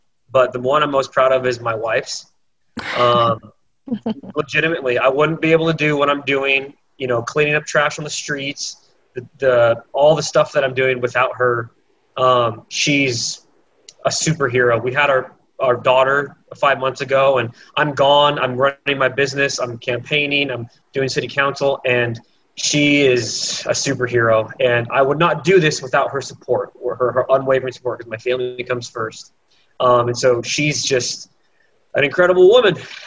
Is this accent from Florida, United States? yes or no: no; Santee, California, United States; I grew up in Santee, I went to Santana